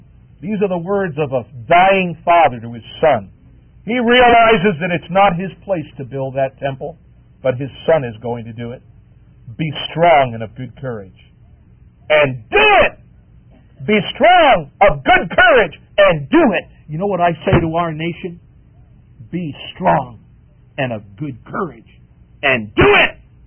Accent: Long Island, New York, United States; I grew up in Long Island, in an old duck farm country up there.

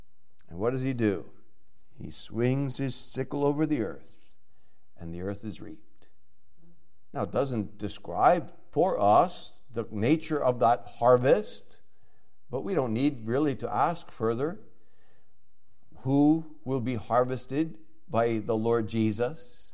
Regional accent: the South, United States; and I grew up in the South when I was paddled in school, and we prayed in school and stuff like

